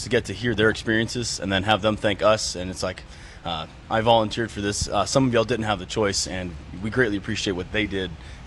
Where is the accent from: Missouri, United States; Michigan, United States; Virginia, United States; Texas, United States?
Texas, United States; Burleson; I'm originally from Burleson, Texas. That's where I call home. I grew up with both my parents in service.